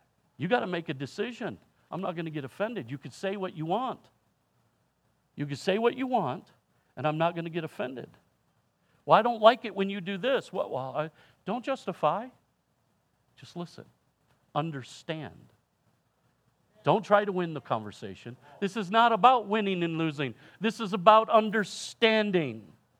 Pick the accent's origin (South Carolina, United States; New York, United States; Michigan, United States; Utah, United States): Michigan, United States; See, my wife and I grew up differently. I grew up in Michigan. I'm from the Midwest.